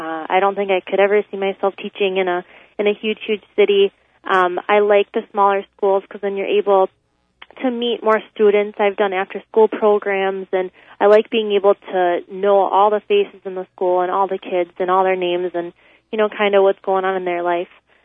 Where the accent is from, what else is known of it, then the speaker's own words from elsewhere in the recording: Black River Falls, Wisconsin, United States; also born or lived in West Dallas, Wisconsin; I was born in West Dallas, Wisconsin. I lived there until I was 6 years old, and then my family moved to Black River Falls, Wisconsin, which is where my mom grew up. I went to middle school, high school, graduated there.